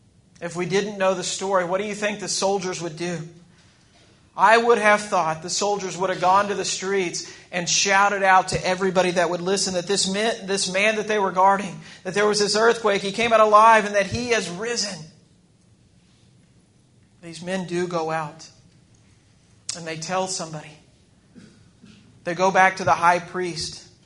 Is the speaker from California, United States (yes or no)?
no; Texas, United States; I'm from Texas, so I still wear jeans.